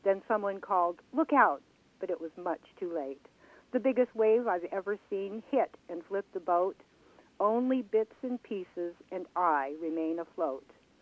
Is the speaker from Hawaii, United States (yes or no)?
yes; Hawaii, United States; Dennis told me that I should let you know that I was from Hawaii because they wanted everybody to know that we have poets from around the world.